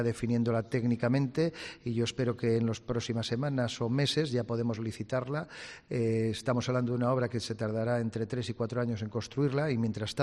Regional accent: Penagos, Cantabria, Spain; La verdad que estamos en mi pueblo, estamos en mi ayuntamiento, yo que soy de Penagos

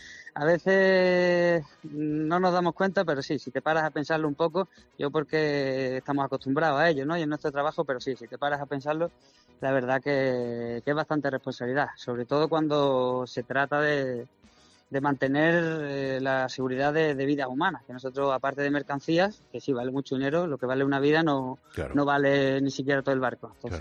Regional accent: Melilla, Spain; born there; now in El Puerto de Santa María, Spain

